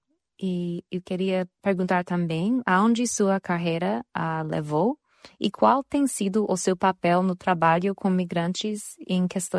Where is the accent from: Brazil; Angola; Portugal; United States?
United States; sou dos Estados Unidos